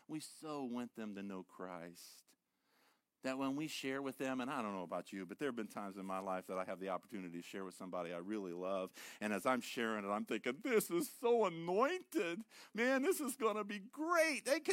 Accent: Ohio, United States; But I'm from Ohio. We never even made the tournament, so what do I know?

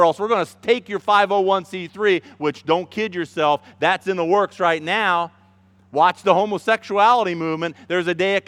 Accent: Indiana, United States; It's because I'm from Indiana. You hated me because I'm a Hoosier.

